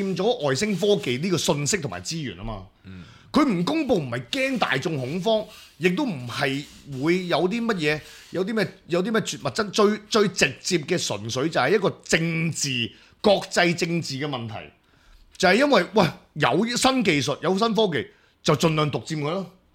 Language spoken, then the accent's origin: Cantonese; China; 我哋中國人有經驗